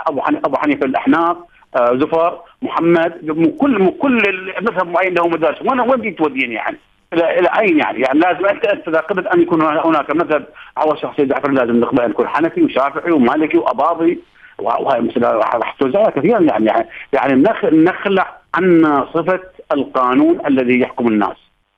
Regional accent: Iraq; إحنا نطمح بأن تكون هناك قوانين تجمعنا كعراقيين كمواطنين.

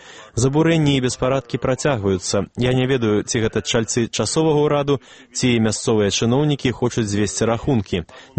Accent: Kyrgyzstan; Я сачу за новинами из Киргизстана. Было вельми прыкро почуть про подеи у моим родным городе.

